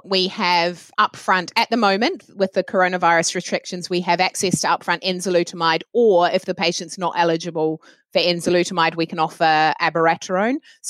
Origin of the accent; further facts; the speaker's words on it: New Zealand; accent: New Zealand; Well, see, you'll get my New Zealand accent coming through.